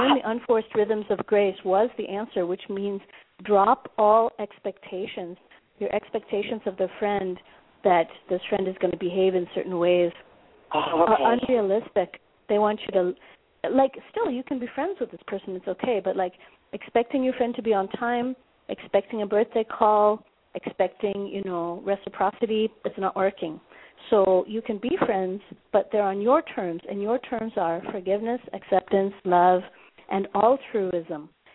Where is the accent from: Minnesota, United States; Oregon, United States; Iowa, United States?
Minnesota, United States; I'm in Joburg right now, but I'm from Minnesota